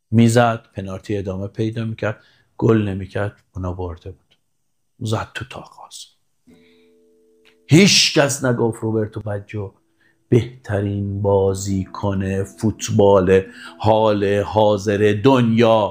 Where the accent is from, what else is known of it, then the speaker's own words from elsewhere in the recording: Nishapur, Razavi Khorasan, Iran; ما بچه نیشابوریم